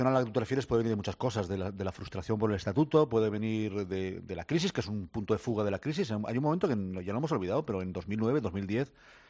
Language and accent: Spanish; Spain; somos así los españoles